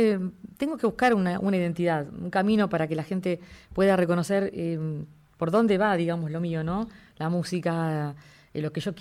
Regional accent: Villa Constitución, Santa Fe, Argentina; also born or lived in San Nicolás / Rosario; now in Buenos Aires, Argentina; Yo, si bien nací en San Nicolás, me crié en Villa Constitución, pasé mi infancia y mi adolescencia en Villa Constitución, después me fui a estudiar a Rosario.

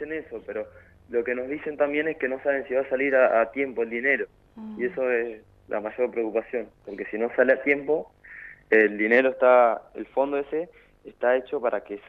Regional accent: Río Negro, Argentina; pero de Río Negro en mi categoría soy yo solo.

